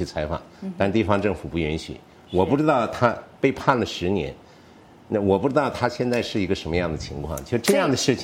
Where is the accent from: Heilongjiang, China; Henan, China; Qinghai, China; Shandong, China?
Heilongjiang, China; Harbin; 就是我的家乡哈尔滨有2个村已经搞过这个实验